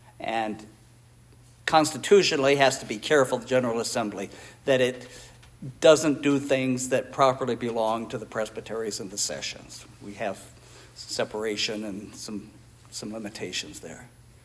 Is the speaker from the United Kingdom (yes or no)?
no; Eritrea; born there; I'm actually Afro-American, in case you didn't notice. I was born in Eritrea, East Africa. My parents were missionaries there.